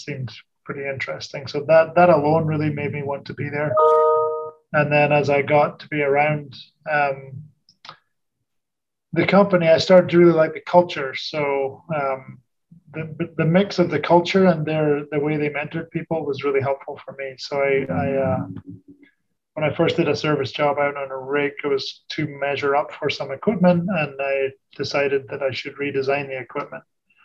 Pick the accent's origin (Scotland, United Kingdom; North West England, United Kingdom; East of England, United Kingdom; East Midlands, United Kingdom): Scotland, United Kingdom; Aberdeen; born there; also born or lived in California; I was born in Scotland, in Aberdeen, an oil town.